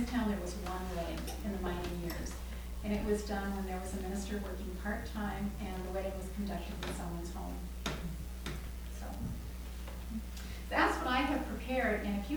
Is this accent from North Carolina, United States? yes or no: no; Washington, United States; I grew up near Eatonville, which was not built by a company, but early on it was dominated by a lumber company